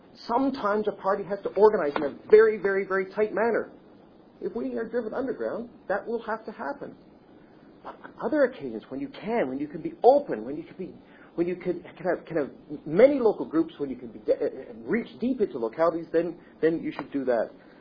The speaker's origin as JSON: {"language": "English", "country": "Russia", "tie": "born or raised there", "said": "Growing up in Russia, you knew that there was a catastrophic crisis"}